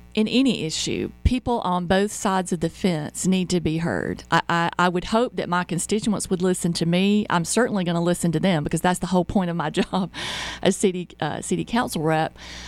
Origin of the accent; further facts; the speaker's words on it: Cartersville, Georgia, United States; You know, I'm born and raised Cartersville, and I love my hometown.